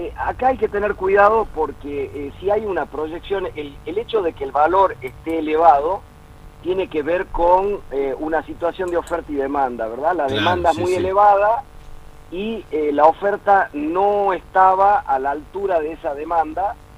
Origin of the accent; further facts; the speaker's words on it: Salta, Argentina; Nosotros hace mucho tiempo que venimos diciendo, yo soy salteño